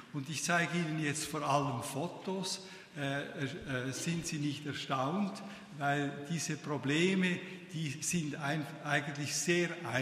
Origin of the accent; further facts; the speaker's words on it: Switzerland; weil ich ja als Schweizer nicht so schnell reden kann.